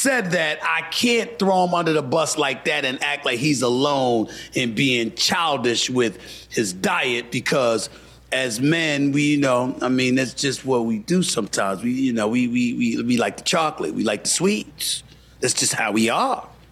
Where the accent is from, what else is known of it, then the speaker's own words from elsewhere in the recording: New York City, New York, United States; I mean, I grew up in New York City, diehard Knicks fan all my life.